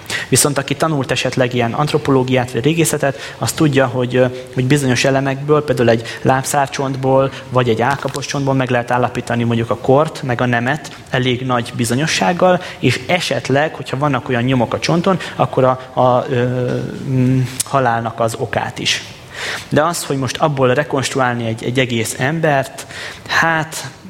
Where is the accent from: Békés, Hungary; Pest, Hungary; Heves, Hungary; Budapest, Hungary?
Békés, Hungary; Kétegyháza; Én faluról származom, két egyház vagyok, az Békés megye